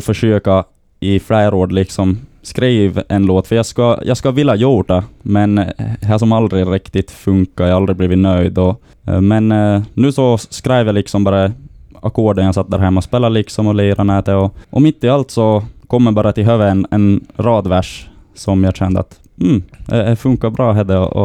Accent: Sweden; När jag är från Sverige

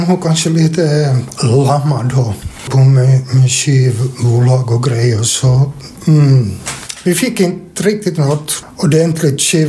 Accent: Vaasa, Ostrobothnia, Finland; Jag kommer från Vasa dit och spela, tycker jag.

